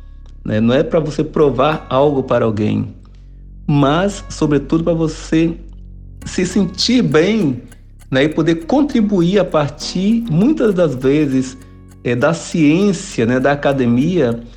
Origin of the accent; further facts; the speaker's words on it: Caravelas, Bahia, Brazil; Então, Contini, eu sou natural, né, de Caravelas.